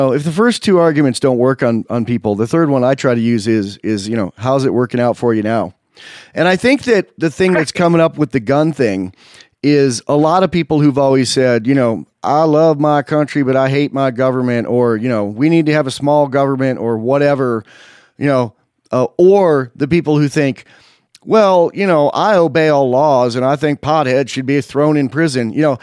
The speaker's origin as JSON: {"language": "English", "town": "San Francisco", "region": "California", "country": "United States", "also_born_or_lived": "Los Angeles", "moved": "as an adult", "lives_now": "Wyoming, United States", "said": "I'm from San Francisco. I live in Wyoming. My wife and I moved here 3 years ago because we like guns and we hate being told what to do."}